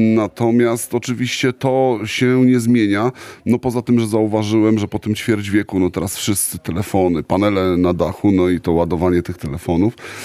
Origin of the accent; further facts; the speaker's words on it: Warsaw, Masovian Voivodeship, Poland; jestem z Warszawy.